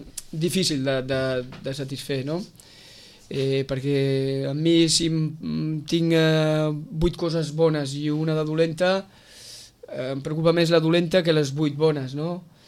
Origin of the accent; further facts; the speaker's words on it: Catalonia, Spain; m'he criat i nascut a la Blanca Subur